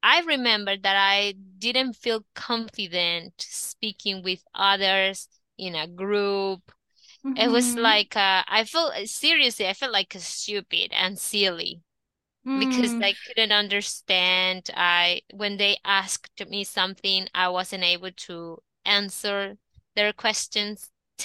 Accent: Nicaragua; I'm from Nicaragua.

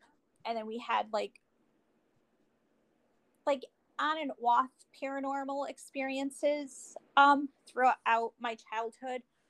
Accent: Meriden, Connecticut, United States; I'm from Meriden, Connecticut.

